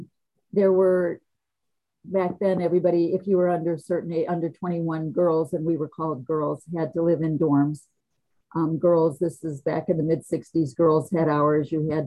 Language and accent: English; United States; now in London, United Kingdom; I'm Jewish American living in London.